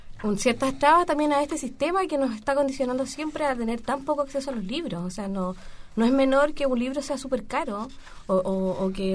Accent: Chile; eso en definitiva nos enriquece como chilenos, como país

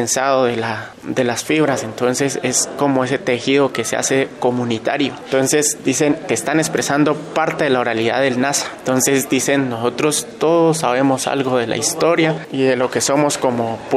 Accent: Mosoco, Cauca, Colombia; para nosotros los de reasentamientos que venimos de Mosoco, o como decían ellos, no es Mosoco, es Museuque, ¿cierto?

